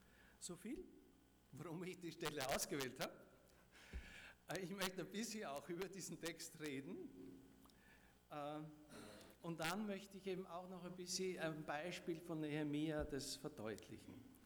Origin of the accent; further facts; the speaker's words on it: Styria, Austria; Ich bin in der Oststeiermark aufgewachsen, in einem kleinen Dorf.